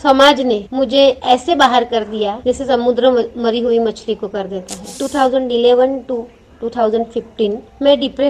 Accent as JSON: {"language": "Hindi", "region": "Gujarat", "country": "India", "tie": "born or raised there", "moved": "as an adult", "lives_now": "Pune, India", "said": "मेरा जन्म और पूरा स्टडी गुजरात में हुआ, उसके बाद आज से 23 इयर्स पहले हम लोग पुणे में शिफ्ट हुए थे, यहाँ मेरी जॉब है।"}